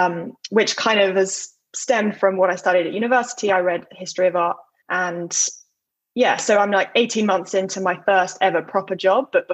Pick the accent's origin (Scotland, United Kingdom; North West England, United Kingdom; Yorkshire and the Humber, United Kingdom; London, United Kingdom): London, United Kingdom; I grew up in London with my mom, my dad, and my little sister.